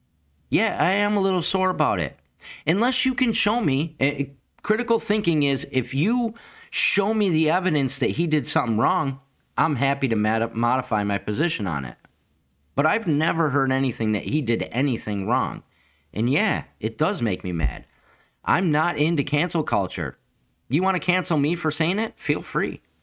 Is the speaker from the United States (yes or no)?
yes; United States; So the short version is I'm obviously an American, and as an American, we speak our minds.